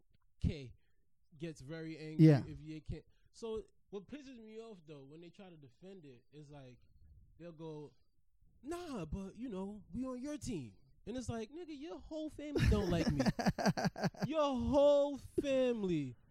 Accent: New York, United States; I grew up in New York my whole life

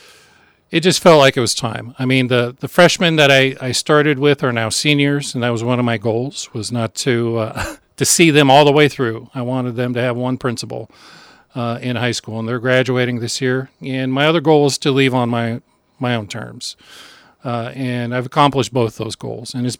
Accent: Wrangell, Alaska, United States; now in Nome, United States; I'm from Alaska. I was born and raised in Southeast Alaska in Wrangell.

